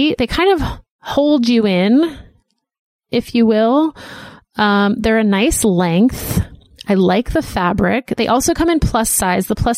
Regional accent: Northeast, United States; But you know, we grew up in the Northeast, and our natural disasters are things that you can plan for.

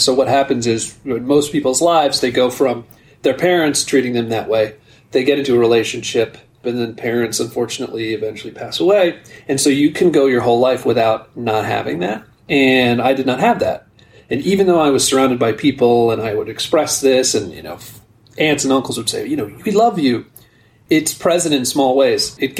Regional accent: Newark, New Jersey, United States; born there; I was born in Newark, New Jersey. A lot of people know it because of the airport.

